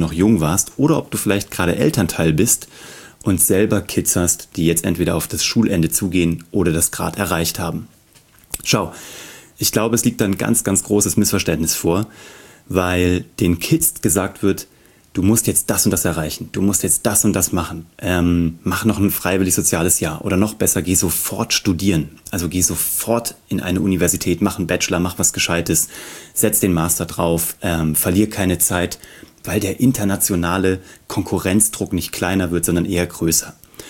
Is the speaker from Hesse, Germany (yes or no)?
yes; Kassel, Hesse, Germany; ich komme aus Kassel.